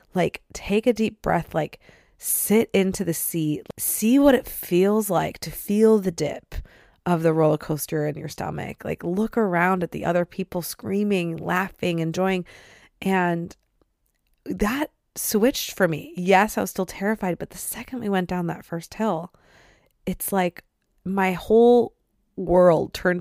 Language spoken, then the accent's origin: English; Sandusky, Ohio, United States; but we grew up going to Cedar Point in Sandusky, Ohio all